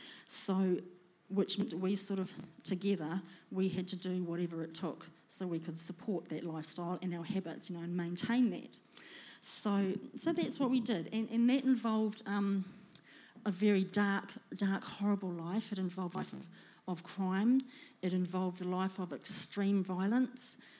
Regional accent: Whangarei, Northland, New Zealand; now in Christchurch, New Zealand; So I'm not originally from Christchurch. I grew up in the North Island, Whangarei.

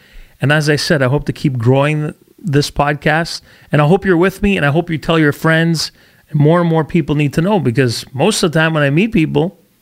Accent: Montreal, Quebec, Canada; moved away as an adult; Knowing early on that I had to leave my hometown of Montreal in order to make it, I moved across to the West Coast and applied, got jobs and did what I had to do to get better.

